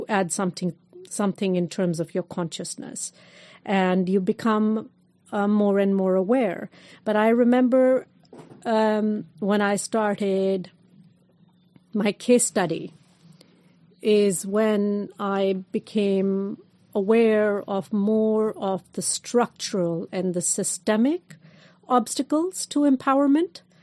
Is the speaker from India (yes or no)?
yes; India; Like, I am coming from India. I am the diaspora.